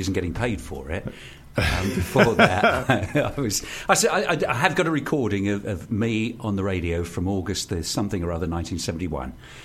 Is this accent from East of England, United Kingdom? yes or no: yes; Burnham, East of England, United Kingdom; I lived in Burnham. I still do live in Burnham. I grew up in Burnham.